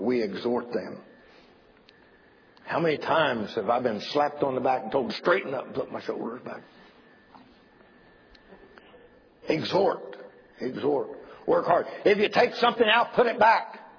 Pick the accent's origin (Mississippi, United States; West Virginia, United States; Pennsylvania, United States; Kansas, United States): West Virginia, United States; Except when I'm from West Virginia, we didn't push it. We pushed it. We put an R on everything.